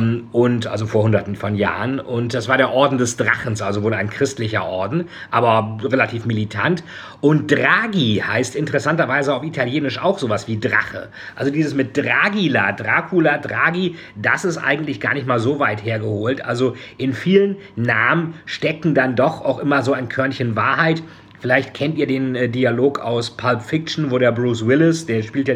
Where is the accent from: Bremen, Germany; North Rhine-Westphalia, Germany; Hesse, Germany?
Bremen, Germany; Oder wie sagten es die Bremer Kaufleute in meiner Heimatstadt Bremen